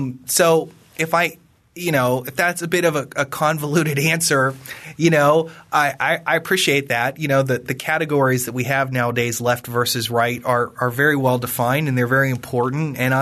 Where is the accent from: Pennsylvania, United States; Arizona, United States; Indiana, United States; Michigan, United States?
Pennsylvania, United States; I come from Western Pennsylvania, which was the home of the Whiskey Rebellion, and that's sort of in my bones and in my blood, I think.